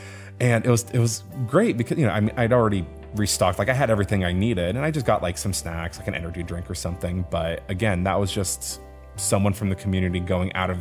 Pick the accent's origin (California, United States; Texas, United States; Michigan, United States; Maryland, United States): California, United States; when they hear I'm from California